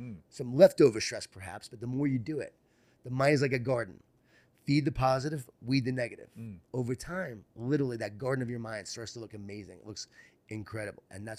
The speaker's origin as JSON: {"language": "English", "town": "Long Island", "region": "New York", "country": "United States", "tie": "born or raised there", "said": "Growing up in Long Island, New York, right?"}